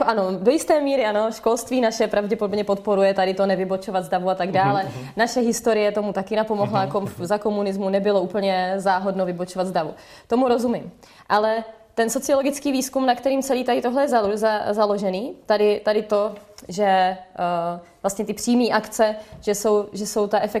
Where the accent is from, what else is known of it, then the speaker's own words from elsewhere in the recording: Brno, South Moravian Region, Czechia; Za nás, já jsem z Brna, tak za nás můžu říct